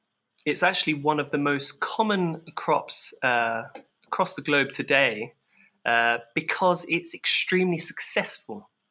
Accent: London, United Kingdom; also born or lived in Edinburgh / Northern Europe; I grew up in London

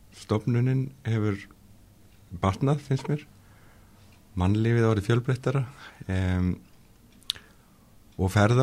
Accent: Reykjavík, Capital Region, Iceland; also born or lived in Norway; Ég er nú mestuleiti úr Reykjavík. Ég kom hingað fyrst til starfa sem læknanemi 1995 og svo kom ég hérna 2001 til að vera í nokkra mánuði

